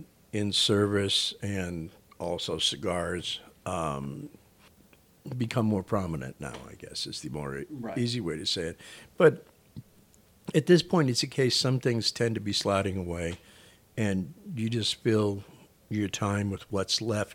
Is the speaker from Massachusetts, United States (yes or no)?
yes; Boston, Massachusetts, United States; moved away as an adult; now in San Francisco, United States; I was born in the Boston area, spent 40 years there.